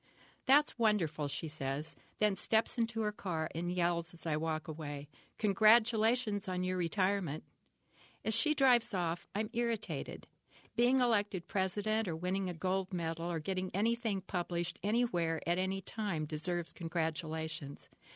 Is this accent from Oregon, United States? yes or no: yes; Oregon, United States; I'm from Oregon, so I don't have family in Iowa